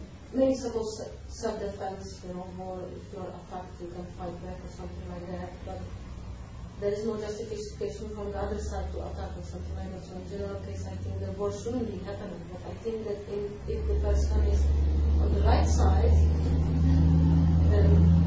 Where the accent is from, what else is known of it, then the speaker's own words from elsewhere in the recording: Czechia; I'm from Czech, we don't have such a low temperature